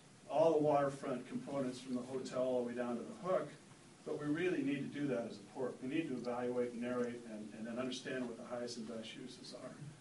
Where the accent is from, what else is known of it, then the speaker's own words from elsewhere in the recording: Pacific Northwest, United States; I grew up in the Northwest